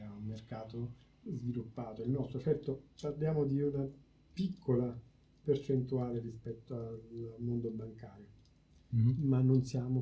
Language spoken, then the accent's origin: Italian; Salerno, Campania, Italy; sono originario di Salerno